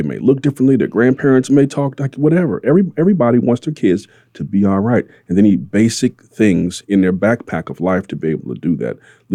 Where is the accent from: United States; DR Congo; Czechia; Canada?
United States; California; I'm from California, the Bay Area of California. It's a lot like Honolulu. It's expensive to live out here.